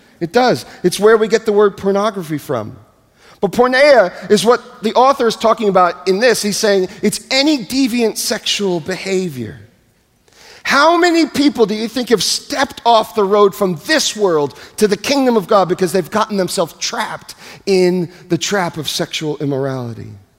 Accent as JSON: {"language": "English", "town": "New York City", "region": "New York", "country": "United States", "tie": "born or raised there", "said": "You know, I grew up in New York City going to all kinds of places to watch live music"}